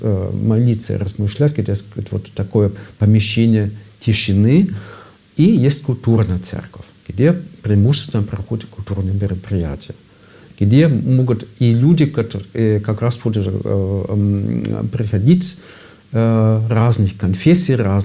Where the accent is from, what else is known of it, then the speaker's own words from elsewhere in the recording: Hamburg, Germany; Russian is a second language; вот в моем родном городе Гамбург, в Альтоне